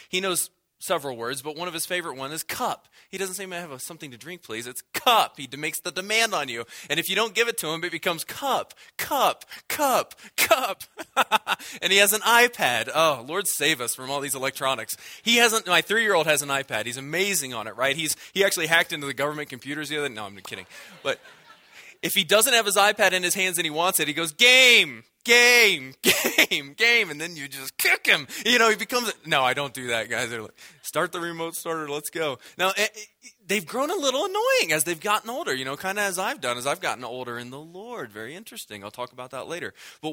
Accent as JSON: {"language": "English", "region": "Virginia", "country": "United States", "said": "I'm from Virginia."}